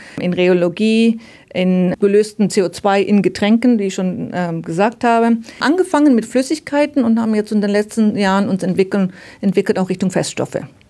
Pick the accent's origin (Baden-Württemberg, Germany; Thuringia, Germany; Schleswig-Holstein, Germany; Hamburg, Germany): Baden-Württemberg, Germany; Aalen; Nein, ich komme aus Deutschland, das hast du genau richtig gehört. Aus Süddeutschland, aus Aalen in Baden-Württemberg.